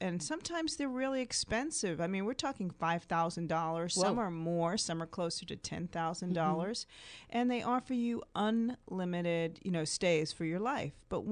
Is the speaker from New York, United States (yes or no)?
yes; New York, United States; I'm born and raised in New York, and it sort of stays with me